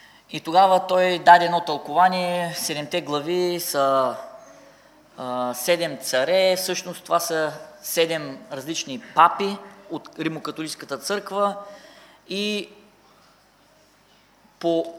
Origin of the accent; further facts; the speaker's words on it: Varna, Varna Province, Bulgaria; Роден съм във Варна. Първите 20 години от живота си прекарах в този град. Тук се кръстих в тази църква